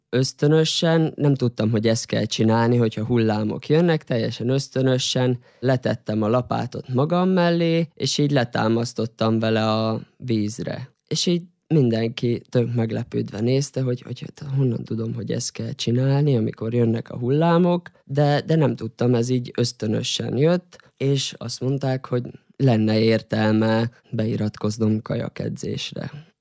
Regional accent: Senta, Vojvodina, Serbia; Zentán is töltöttem úgy a eddigi fiatalságom meghatározó részét. Ott nőttem fel 6 éves koromtól egészen 20 éves koromig. Ott jártam ki az általános iskolát, a gimnáziumot.

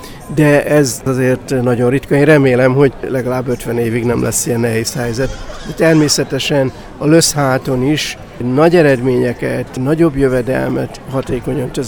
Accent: Hajdúböszörmény, Hajdú-Bihar, Hungary; én Hajdúböszörmény, hajdúsági születésű vagyok, Hajdúböszörményben nőttem fel

